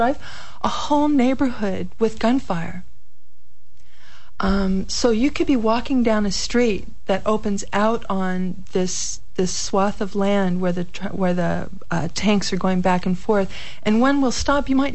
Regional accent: United States; I also felt, as an American, I've traveled throughout Latin America for years

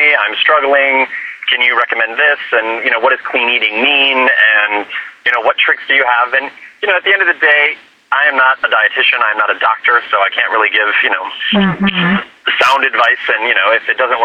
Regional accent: Midwest, United States; moved away as an adult; now in New York, United States; Yes, I'm a Midwest boy, so yeah. But I moved to New York when I was 18.

